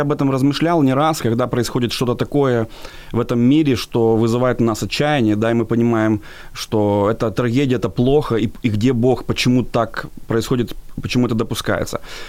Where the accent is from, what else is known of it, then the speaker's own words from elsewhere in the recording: Mykolaiv, Mykolaiv Oblast, Ukraine; Вот, я сам из Николаева, у нас есть свой мэр